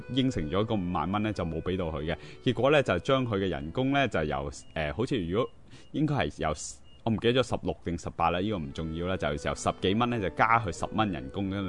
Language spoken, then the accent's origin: Cantonese; Canada; 我喺加拿大长大嘅